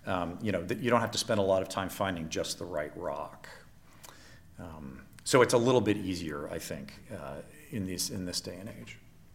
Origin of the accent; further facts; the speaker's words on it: Baltimore, Maryland, United States; since we've lived in the house that I grew up in Baltimore.